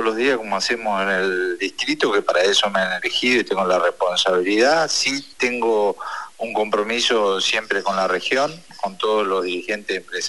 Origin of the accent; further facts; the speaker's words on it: Buenos Aires, Argentina; particularmente como bonaerense poder aportar desde mi lugar y de mi experiencia algo distinto